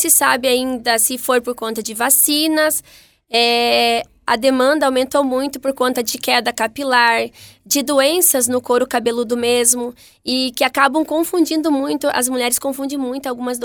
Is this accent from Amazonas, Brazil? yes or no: no; Paraná, Brazil; Não começou aqui. Eu sou natural do Paraná.